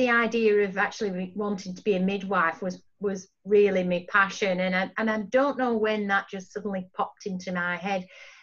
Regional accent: Clitheroe, North West England, United Kingdom; born there; I was born in Bramley Mead in Clitheroe in Lancashire in the UK, and it was a maternity home, and it was this beautiful Victorian house

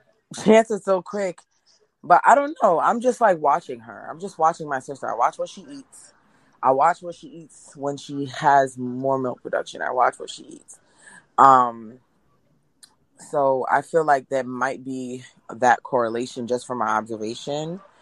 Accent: Jamaica; But my mom, you know, we're Jamaican, so she's like, you have to breastfeed, you have to breastfeed.

